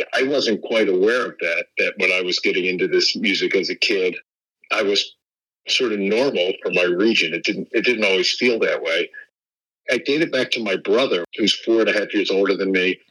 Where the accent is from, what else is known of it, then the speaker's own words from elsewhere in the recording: Pittsburgh, Pennsylvania, United States; I grew up in Pittsburgh, not the South, as you know